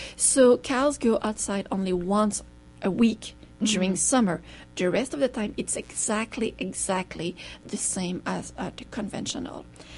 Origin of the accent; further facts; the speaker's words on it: Canada; But in Canada, we don't do that. So we're really, really proud. We're Canadian.